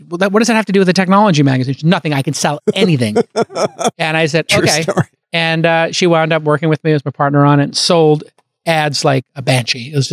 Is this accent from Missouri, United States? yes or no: no; New York City, New York, United States; growing up in Brooklyn, we both grew up in Brooklyn. He was in Bensonhurst, I was in Bay Ridge.